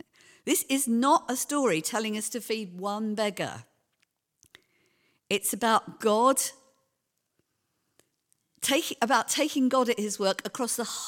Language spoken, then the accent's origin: English; London, United Kingdom; I grew up in London, in a very deprived area of London, at New Cross.